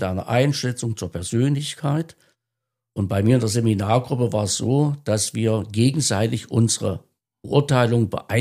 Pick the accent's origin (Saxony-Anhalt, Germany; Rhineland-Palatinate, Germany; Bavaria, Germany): Saxony-Anhalt, Germany; Zeitz; bin Jahrgang 1955, das heißt in diesem Jahr 70 Jahre alt geworden. Geboren und aufgewachsen bin ich in Mitteldeutschland, in Zeitz und in der Nähe von Zeitz. Meine Vorfahren, meine Eltern und meine Großeltern waren und sind heimatvertrieben, sind Böhmendeutsche, Egerländer